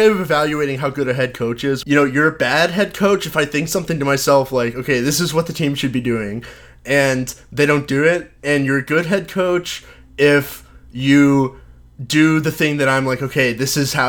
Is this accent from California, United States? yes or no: no; Dallas, Texas, United States; No, actually, I am from Dallas